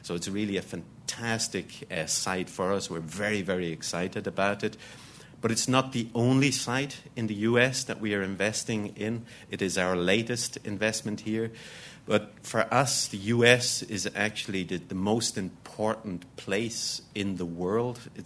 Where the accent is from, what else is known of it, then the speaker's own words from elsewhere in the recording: Dublin, Leinster, Ireland; So I come from Dublin in Ireland. And Dublin is a place, or Ireland is a place, where it rains an awful lot.